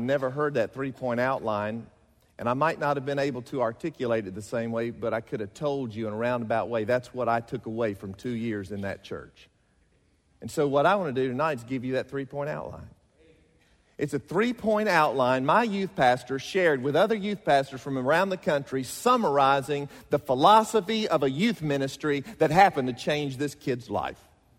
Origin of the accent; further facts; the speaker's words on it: Mississippi, United States; I'm from Mississippi, so Mississippi, you're either a Christian or a Jew. That's all you are.